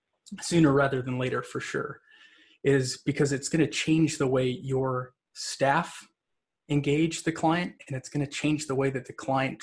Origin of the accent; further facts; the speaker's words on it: Texas, United States; being born and raised in Texas, I might have a stray y'all or colloquialism make it into this webcast.